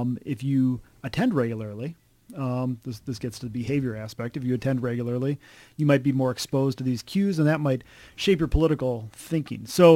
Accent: Wisconsin, United States; I grew up all over the place, mostly in Wisconsin, though.

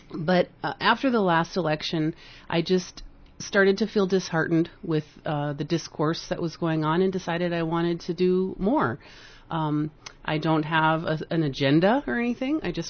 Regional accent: Nebraska, United States; Well, I grew up in Nebraska. I attended a large public high school and a small church that was active in refugee resettlement.

